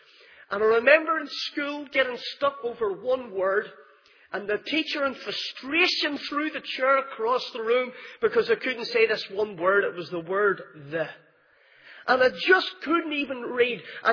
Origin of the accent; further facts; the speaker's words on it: Belfast, Northern Ireland, United Kingdom; You might know from the accent that I am from Belfast, the Shankill Road in Belfast.